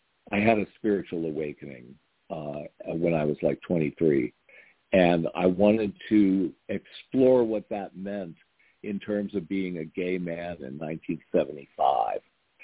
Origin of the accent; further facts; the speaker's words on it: New England, United States; There were no Presbyterian churches near where I grew up in New England, so we went to a congregational church